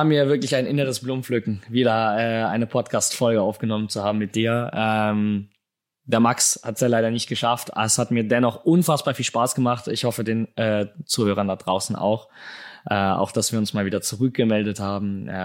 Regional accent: Italy; wenn wir eine Sache gelernt haben als Italiener

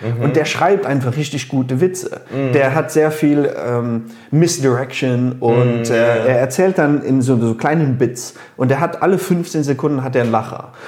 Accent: United States; now in Luxembourg; Ich bin Amerikaner, aber ich bin kein typischer Amerikaner. Ich bin gescheit. Ich arbeite hier in Luxemburg. Ich bin mexikanisch-Amerikaner.

